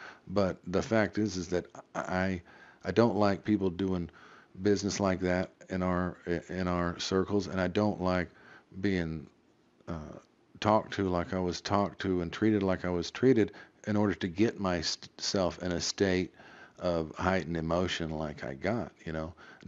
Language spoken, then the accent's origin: English; Texas, United States; Here's the thing is, I was raised in South Texas. My dad and my grandpa, they handshake fellers.